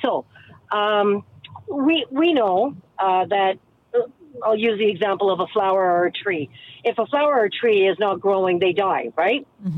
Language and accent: English; Canada; I'm an immigrant. My parents, yes, immigrated to Canada years ago. I mean, obviously I'm Canadian. My parents came over, right?